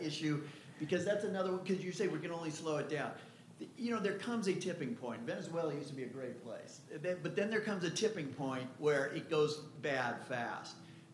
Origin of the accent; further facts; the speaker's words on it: California, United States; Okay, so just quickly, I'm from California